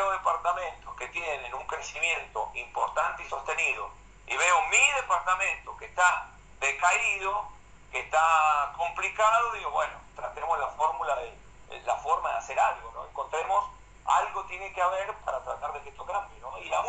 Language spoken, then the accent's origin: Spanish; Rawson, San Juan, Argentina; born there; sigo teniendo el mismo domicilio, más allá de que he vivido en diferentes lugares. Volver hace un tiempo a Rawson